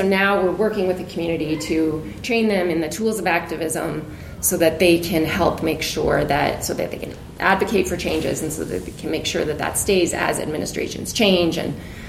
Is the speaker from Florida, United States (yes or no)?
no; Missoula, Montana, United States; I grew up in Missoula, and honestly, it was like living in a bubble.